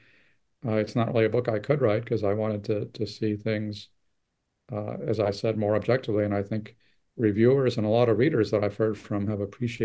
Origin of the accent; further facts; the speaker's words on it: California, United States; I do feel like I have some kind of visceral sense of California politics, just having grown up there